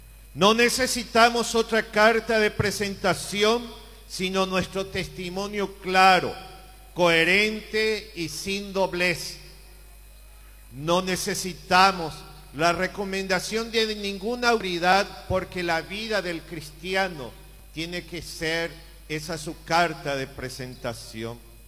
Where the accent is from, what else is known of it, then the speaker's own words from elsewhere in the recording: Paraguay; por corrientes políticas que nos dividen como paraguayos